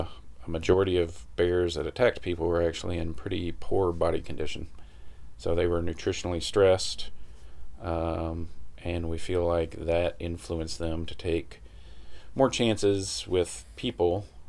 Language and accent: English; Humboldt, Tennessee, United States; now in Alaska, United States; I'm originally from Humboldt, Tennessee, but have lived in Alaska for 17 years or so.